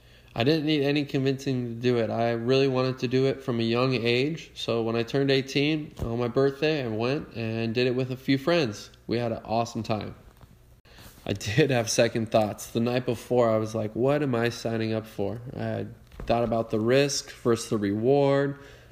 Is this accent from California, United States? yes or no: yes; Palos Verdes, California, United States; Hey, Ella. … I'm 36 years old from Palos Verdes, California.